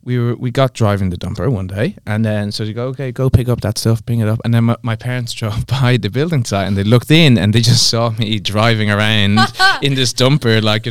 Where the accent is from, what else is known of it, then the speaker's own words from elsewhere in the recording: Galway, Connacht, Ireland; I'm originally from the west of Ireland, mm-hmm. a place called Galway.